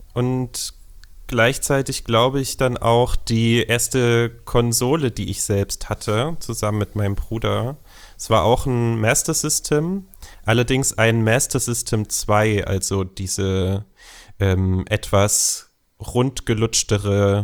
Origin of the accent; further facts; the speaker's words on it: eastern Germany, Germany; Und ich bin genauso wie du im Osten geboren und aufgewachsen